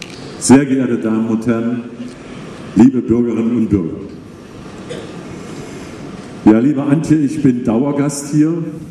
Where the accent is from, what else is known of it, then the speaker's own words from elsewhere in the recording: Germany; Wir kommen aus der DDR. Viele von uns. Ich komme übrigens nicht aus der ehemaligen DDR, sondern ich komme aus der DDR. Und ich habe ein wunderbares Leben gehabt, eine wunderbare Jugendzeit.